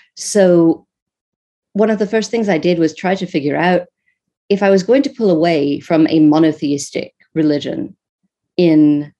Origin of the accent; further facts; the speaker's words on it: United States; So for my various sins, I am an American.